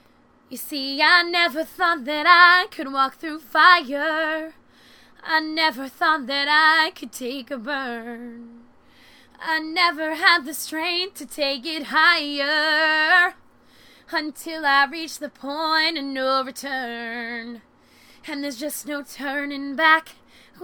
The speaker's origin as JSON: {"language": "English", "town": "Boston", "region": "Massachusetts", "country": "United States", "said": "I'm 21 years old, and I'm from Boston, Massachusetts"}